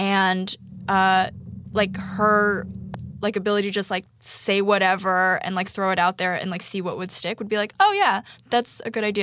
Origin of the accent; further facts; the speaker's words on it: United States; I guess I should also say that I'm Chinese American, so I'm like doubly diverse.